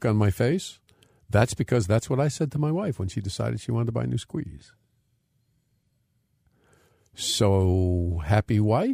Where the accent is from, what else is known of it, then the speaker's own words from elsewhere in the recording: New Jersey, United States; Hey, I'm from Jersey.